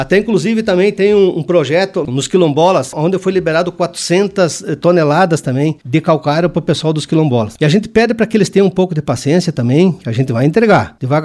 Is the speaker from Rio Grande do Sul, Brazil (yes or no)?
no; Campos Novos, Santa Catarina, Brazil; eu sou de Campos Novos, nasci em Campos Novos e tenho orgulho de ser camponovense